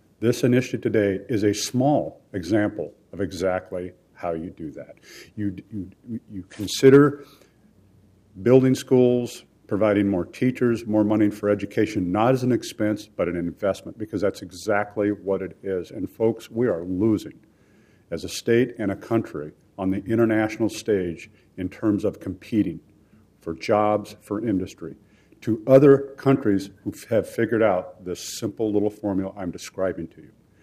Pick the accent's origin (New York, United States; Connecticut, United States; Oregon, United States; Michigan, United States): Oregon, United States; Portland; I'm a fourth-generation Oregonian, born and raised in Portland, lived here all my life, gone to Portland schools, Portland State University, worked for the Portland Fire Bureau. I'm on the Portland City Council.